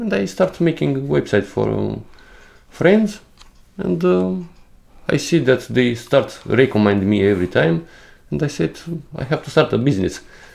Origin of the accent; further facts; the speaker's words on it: Romania; now in Videbæk, Denmark; I'm from Romania and I live here in Denmark, in Videbæk.